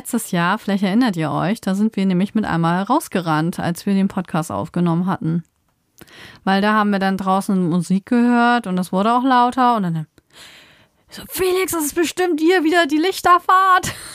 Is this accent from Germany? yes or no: yes; Lower Saxony, Germany; born or raised there